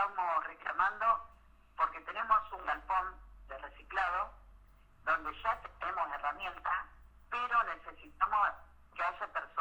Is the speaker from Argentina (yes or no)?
yes; Rosario, Santa Fe, Argentina; Rosario me toca porque soy de Rosario